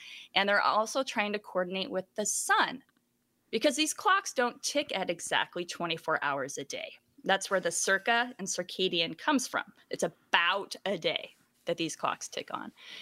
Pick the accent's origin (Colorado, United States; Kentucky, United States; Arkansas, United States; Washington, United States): Washington, United States; Seattle; born or raised there